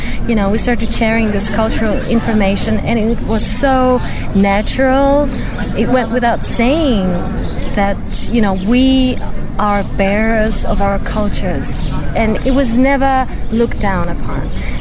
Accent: Russia; English is a second language; And I come from Russia.

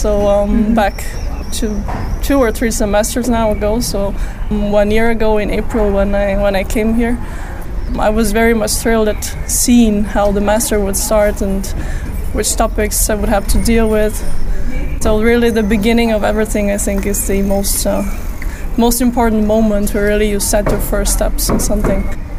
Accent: Italy; now in Freiburg, Germany; I come from Italy. I'm 25 years old, nearly 26 now.

